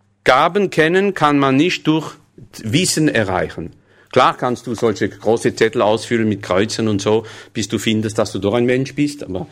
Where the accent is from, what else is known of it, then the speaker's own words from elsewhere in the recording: south of France, France; Ich bin halt ein Franzose, gell? Kommt vom Süden.